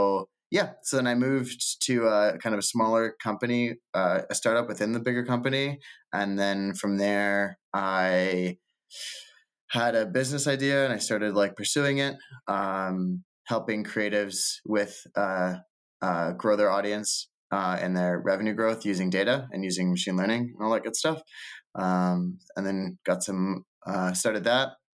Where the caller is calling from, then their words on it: Toronto, Ontario, Canada; I'm calling from Toronto. I just got back from Lisbon.